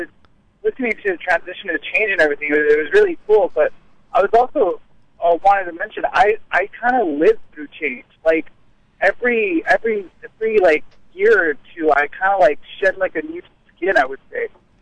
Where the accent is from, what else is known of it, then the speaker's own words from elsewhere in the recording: United States; I was forced to move to Mexico to fix my papers. I've never been to Mexico. I grew up in the United States.